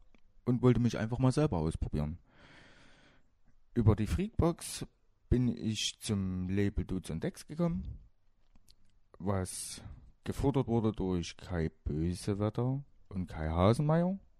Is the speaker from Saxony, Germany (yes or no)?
yes; Meissen, Saxony, Germany; born there; now in Chemnitz, Germany; ich bin gebürtiger Meißner, wohne seit 2006 in Chemnitz.